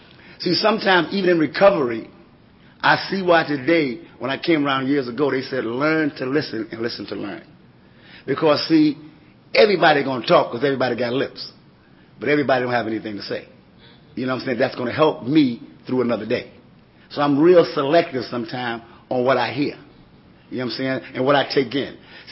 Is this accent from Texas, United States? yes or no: no; New York City, New York, United States; I come from Brooklyn, New York. That means I got to travel.